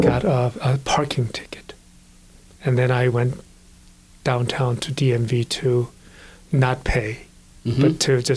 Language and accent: English; Seoul, South Korea; I was born and raised in Korea. I was born in Seoul, Korea. Was several years after the Korean War ended.